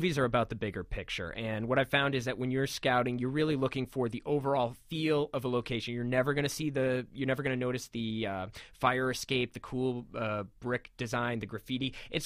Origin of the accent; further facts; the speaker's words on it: Salem, Massachusetts, United States; moved away as an adult; now in New York, United States; I grew up in Massachusetts. I grew up in Salem, Massachusetts, north of Boston, which city, and moved to New York in 2000 to attend Columbia University, and I've been here since.